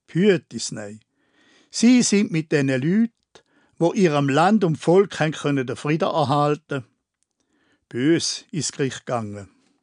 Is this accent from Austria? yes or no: no; Switzerland; So etwas hätte es jetzt aber bei uns in der Schweiz doch nicht gegeben.